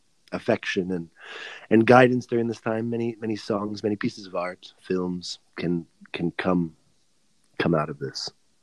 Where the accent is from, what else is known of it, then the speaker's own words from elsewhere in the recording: United States; I think for me as an American, I mean, I so strongly prize this concept of freedom.